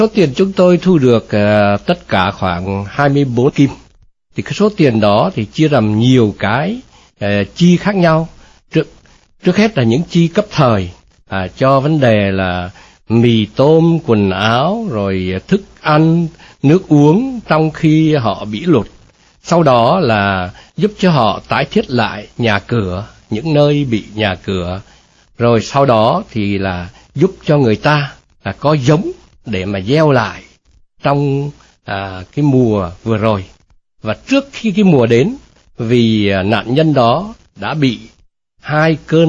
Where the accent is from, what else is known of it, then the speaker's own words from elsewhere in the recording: North Central Coast, Vietnam; Một người dân ở chúng tôi, ở quê tôi, vẫn thường nói là về Nghệ Tĩnh Bình như sau: quê tôi gặt sỏi tìm cơm, hết mưa thôi hạn lại cơn bão gần.